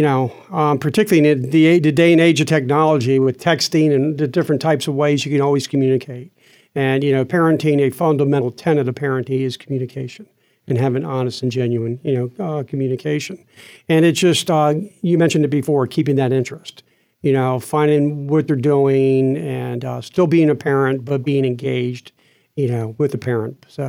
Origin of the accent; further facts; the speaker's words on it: Maryland, United States; I grew up in the Maryland suburbs in Prince George's County and went to public schools there and eventually graduated from the University of Maryland.